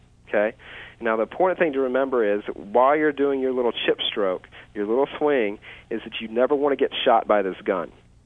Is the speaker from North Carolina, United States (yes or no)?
no; Atlanta, Georgia, United States; And a good just mechanical short game tip that my instructor that I grew up learning from in Atlanta taught me